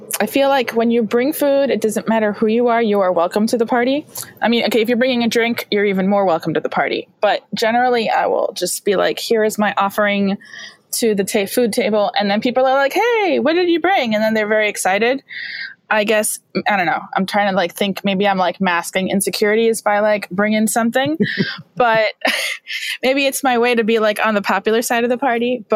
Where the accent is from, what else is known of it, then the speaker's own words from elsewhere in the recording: Miami, Florida, United States; And I'm from Miami, Florida. Lived here for a very long time.